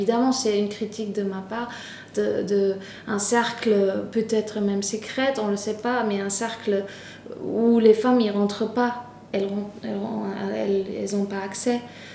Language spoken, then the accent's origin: French; Germany; moi comme Allemande avec cette histoire c'est un peu lourd de porter ça